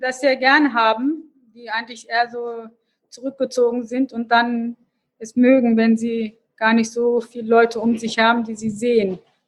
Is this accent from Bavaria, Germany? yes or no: no; Hanover, Lower Saxony, Germany; als Hannoveranerin